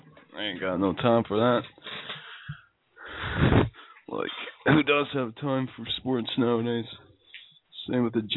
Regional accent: Canada; I'm from Canada. I get my workout from shoveling snow.

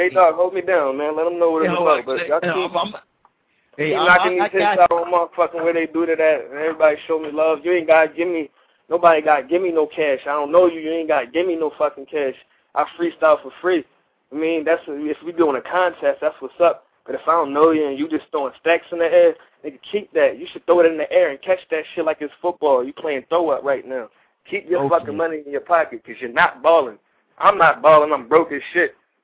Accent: Philadelphia, Pennsylvania, United States; I'm light-skinned than a motherfucker, but I'm from Philadelphia, PA. I was born in this motherfucking country.

